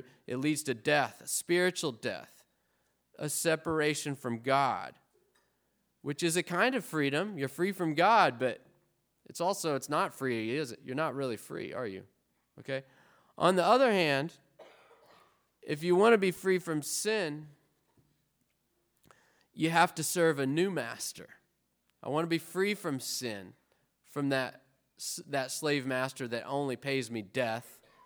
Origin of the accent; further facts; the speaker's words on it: Arkansas, United States; growing up in Arkansas, I like to listen to the country radio station.